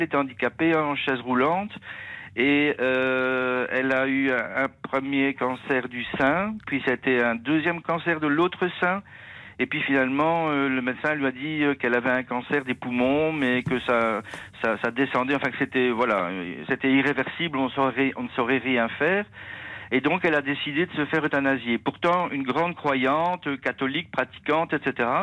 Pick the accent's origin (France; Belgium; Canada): Belgium; moi, en tant que Belge, j'écoute votre émission tous les jours